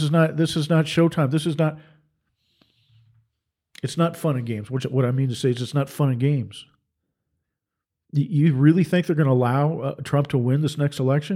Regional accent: Seattle, Washington, United States; I grew up in the Seattle area. Went to University of Washington in Seattle.

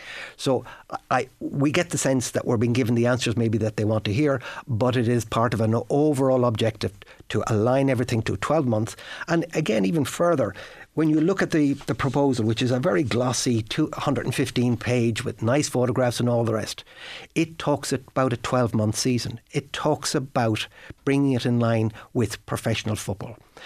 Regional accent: Sligo, Connacht, Ireland; I'm originally from Sligo, so I'm very familiar with Sligo-Leitrim.

